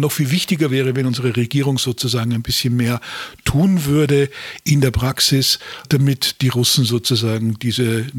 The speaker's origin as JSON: {"language": "German", "country": "Austria", "said": "Dort, wo ich herkomme aus Österreich"}